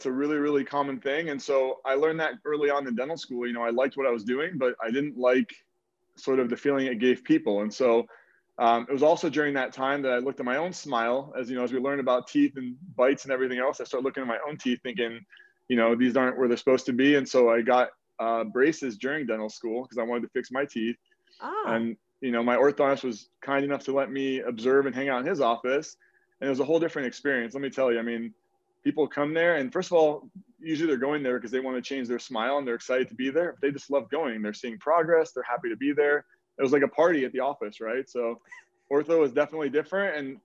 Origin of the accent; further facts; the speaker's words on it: Egypt; So I grew up in Egypt, and it's sort of a cultural thing when you're from Egypt that you're going to be a doctor or a lawyer or engineer.